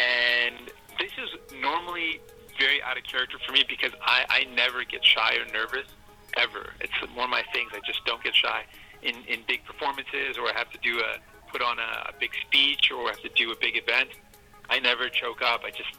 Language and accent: English; Toronto, Ontario, Canada; born there; And so I was born in Toronto